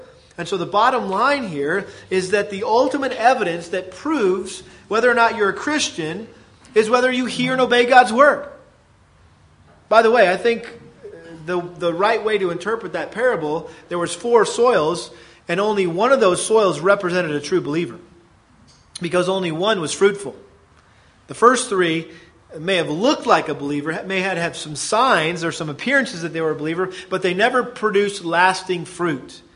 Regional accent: Massachusetts, United States; I grew up in Massachusetts, and we had a huge garden

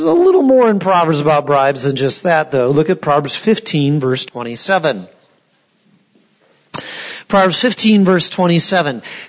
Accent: Canton, United States; drove them over to Canton, my hometown, to the auction barn there

